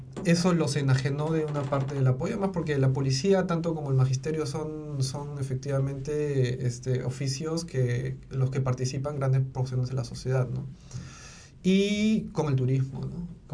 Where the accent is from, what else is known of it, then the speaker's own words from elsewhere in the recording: Cusco, Peru; Yo soy cusqueño, bueno, y llevo acá bastante tiempo